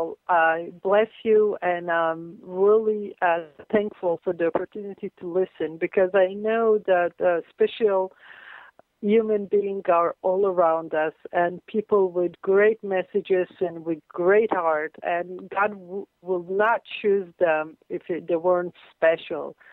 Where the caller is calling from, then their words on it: Israel; And, you know, I'm talking from Israel. The Middle East is in the uproar, and we cannot calm ourselves enough.